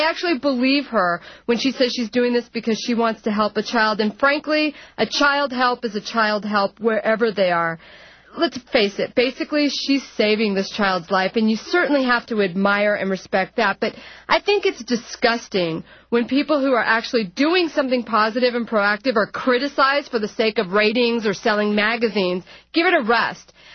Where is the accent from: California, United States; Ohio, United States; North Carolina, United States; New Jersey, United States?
California, United States; Los Angeles; LA's my hometown. I'm an 818 Mexican-American Valley chica. And it's where I'm at right now, right here, coming to you from Los Angeles.